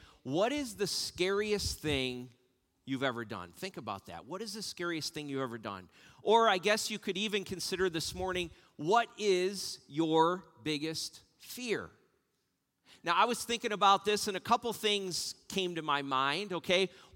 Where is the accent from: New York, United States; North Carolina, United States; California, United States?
New York, United States; West Valley; Just know that I grew up on Bond Road in West Valley, okay? Which is really between Springville and West Valley. It's this little backcountry road.